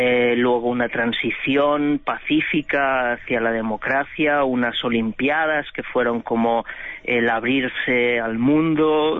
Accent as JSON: {"language": "Spanish", "town": "Barcelona", "region": "Catalonia", "country": "Spain", "lives_now": "Korea", "said": "Sí, de Barcelona."}